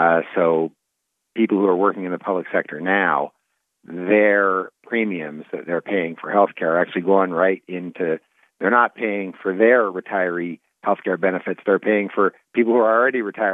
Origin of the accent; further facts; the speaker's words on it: California, United States; now in Wisconsin, United States; I came from California, where municipalities are going bankrupt because of their public employee pensions.